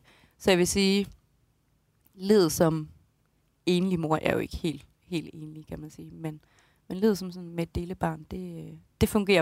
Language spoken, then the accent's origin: Danish; Randers, Central Denmark Region, Denmark; det er fordi i Jylland, og især i Randers, hvor jeg kommer fra, der får man